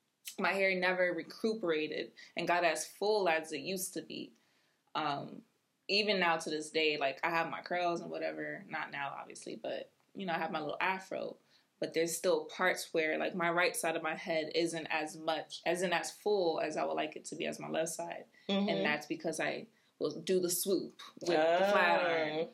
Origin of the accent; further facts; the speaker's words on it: New Jersey, United States; Because I'm coming from Jersey. I had a little, you know, little East Coast attitude about me. I had an accent and everything.